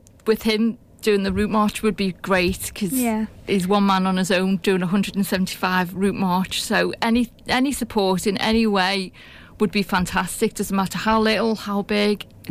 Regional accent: Liverpool, North West England, United Kingdom; We are from Liverpool, and there is a lot of hills in Liverpool.

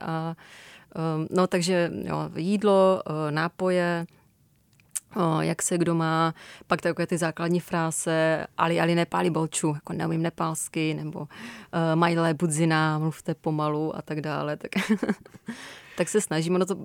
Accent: Opava, Moravian-Silesian Region, Czechia; Já jsem z Opavy původem, takže jsem tak pendlovala dětství Jeseníky, Beskydy.

